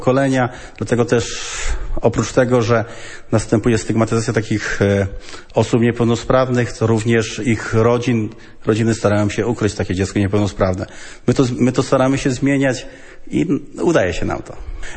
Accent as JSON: {"language": "Polish", "town": "Grybów", "region": "Lesser Poland", "country": "Poland", "moved": "as an adult", "lives_now": "Georgia", "said": "jestem z Grybowa. Od 16 lat pracuję w Gruzji."}